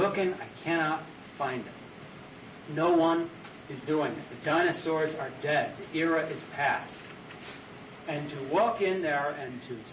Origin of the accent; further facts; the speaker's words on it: Switzerland; also born or lived in Newburyport; now in United States; Because I was brought up in Switzerland, and the furthest east I decided to live was Newburyport, Mass., which is clinging to the Atlantic coast.